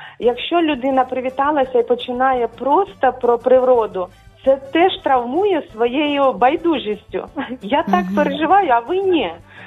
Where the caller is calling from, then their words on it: Kyiv, Ukraine; Я з Києва